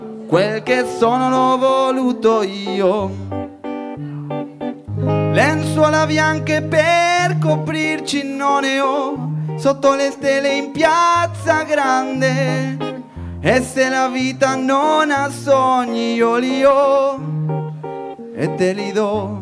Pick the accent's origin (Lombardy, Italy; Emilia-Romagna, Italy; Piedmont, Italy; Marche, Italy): Piedmont, Italy; Turin; Sono torinese doc.